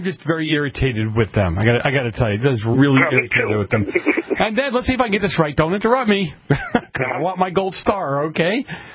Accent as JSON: {"language": "English", "town": "Boston", "region": "Massachusetts", "country": "United States", "said": "And I was thinking, I'm from Boston. That's just conversation."}